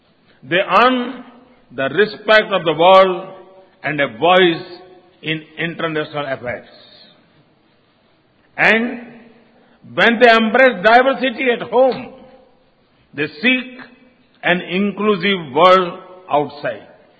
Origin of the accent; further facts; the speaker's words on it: Gujarat, India; English is a second language; Lothal, in my home state Gujarat, was among the world's oldest ports.